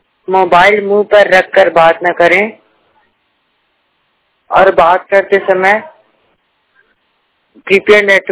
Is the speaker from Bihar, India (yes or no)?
no; Chhattisgarh, India; मैं राज्य छत्तीसगढ़ जिला कबीरधाम का रहने वाला हूँ।